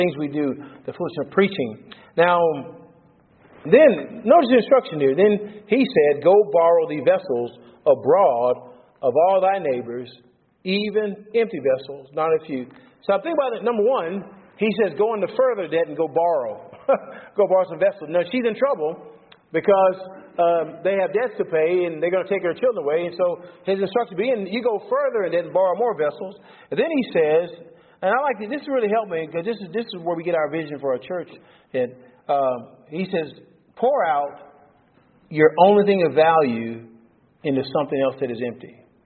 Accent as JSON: {"language": "English", "country": "Canada", "said": "I'm from Canada."}